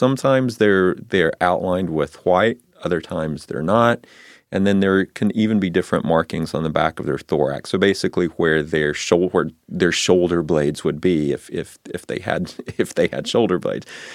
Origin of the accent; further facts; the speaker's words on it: the South, United States; I grew up in the South, so I call them lightning bugs.